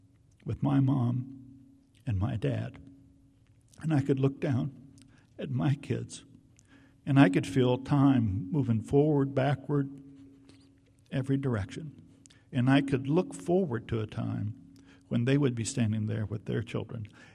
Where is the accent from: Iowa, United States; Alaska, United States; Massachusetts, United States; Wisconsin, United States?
Iowa, United States; We grew up in Iowa.